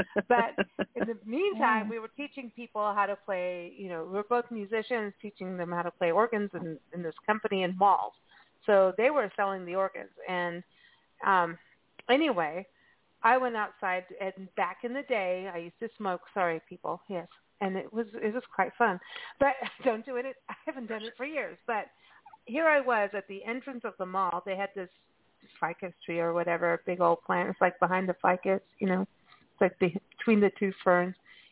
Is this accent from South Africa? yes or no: yes; South Africa; moved away; I'm fresh from Africa. I'm gonna tackle you, dude. I'm gonna take you down.